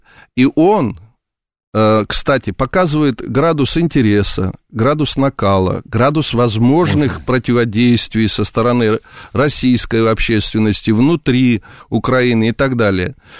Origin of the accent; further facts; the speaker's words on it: Georgia; Еще раз, я как грузин, и как политик грузинский, я не приемлю раздрай моей страны.